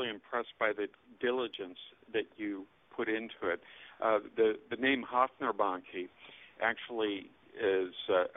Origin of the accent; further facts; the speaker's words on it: United States; it was easier for me to say as an American.